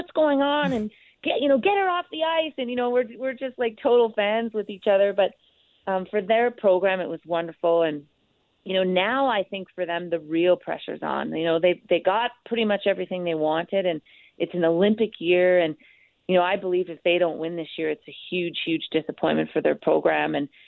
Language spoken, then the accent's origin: English; Canada; as a fan and as a Canadian